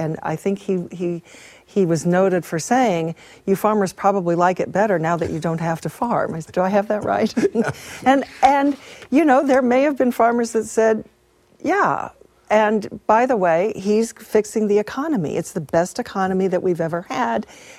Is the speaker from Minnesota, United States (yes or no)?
no; Kansas, United States; I've read the book. I grew up in Kansas.